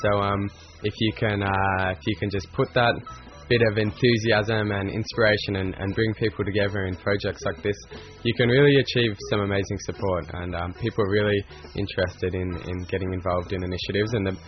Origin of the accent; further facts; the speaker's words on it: Australia; We're from Australia.